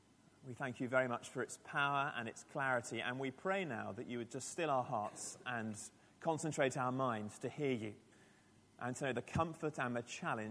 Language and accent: English; Eastbourne, South East England, United Kingdom; up in very trendy Eastbourne, which you might know is the sort of retirement capital of Britain, as I was growing up in Eastbourne